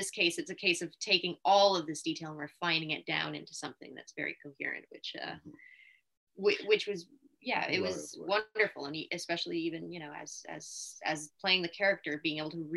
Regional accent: Canada; also born or lived in London, United Kingdom; I am Canadian, but did go to theater school briefly in London, so had the British accent kind of down

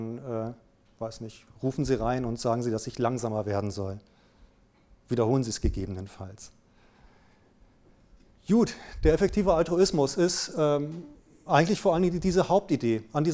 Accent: Marburg, Hesse, Germany; Ich komme aus Marburg, habe da Psychologie studiert

